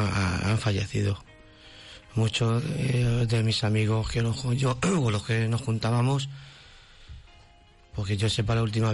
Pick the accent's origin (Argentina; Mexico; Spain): Spain; Madrid, Community of Madrid; Sí, yo soy de Madrid.